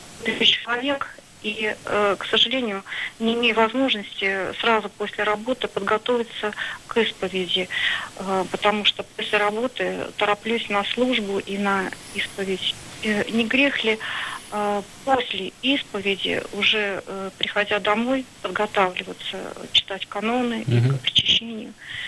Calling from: Moscow Oblast, Russia; Алло, добрый вечер. Я из Подмосковья.

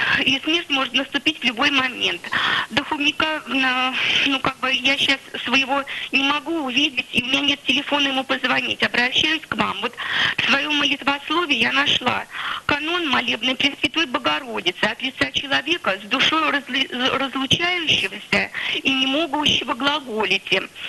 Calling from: Pskov Oblast, Russia; я звоню из Псковской области.

